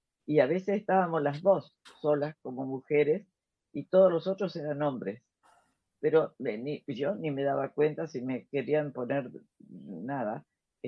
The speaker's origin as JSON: {"language": "Spanish", "region": "Entre Ríos", "country": "Argentina", "tie": "born there", "said": "otros italianos que estaban ahí en esa zona de Entre Ríos donde yo nací"}